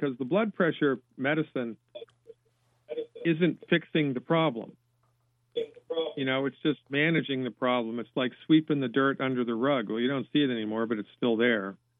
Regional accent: Nantucket, Massachusetts, United States; Yeah, and I grew up on Nantucket, and I went to the University of Massachusetts.

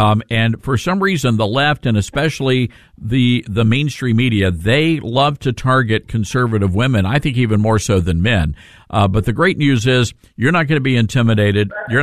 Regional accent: Tennessee, United States; the senator from my home state of Tennessee.

